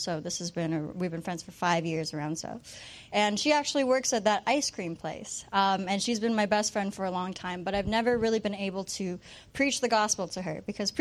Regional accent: Vancouver, British Columbia, Canada; I'm from Vancouver, and I go to UBC.

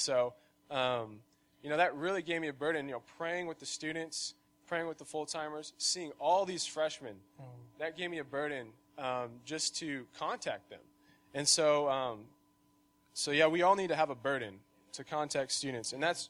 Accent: Lubbock, Texas, United States; I'm from Lubbock, Texas.

